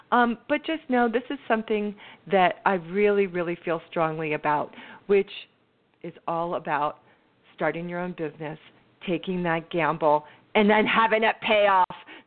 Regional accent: San Francisco, California, United States; also my hometown where I am today, San Francisco, right here in the heart of my beautiful city.

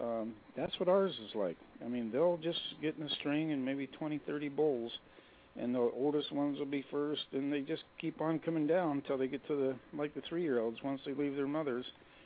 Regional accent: Iowa, United States; Maybe because I grew up in Iowa, but, you know, it's warmer, it's more peaceful.

